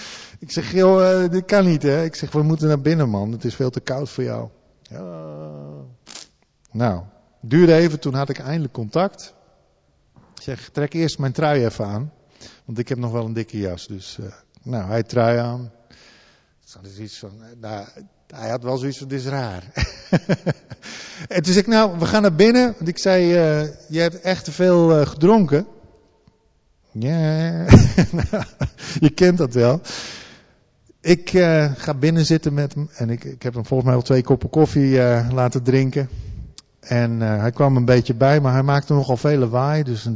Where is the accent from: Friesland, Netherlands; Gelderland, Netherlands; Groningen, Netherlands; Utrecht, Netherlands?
Friesland, Netherlands; Ja, ik kom ook uit Friesland.